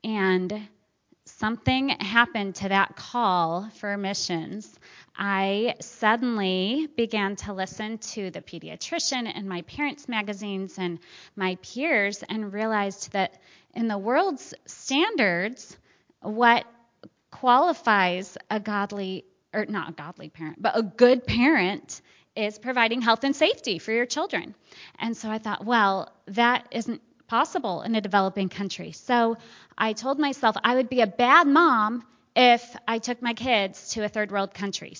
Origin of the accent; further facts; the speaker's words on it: Michigan, United States; I grew up in Michigan, so I wanted seasons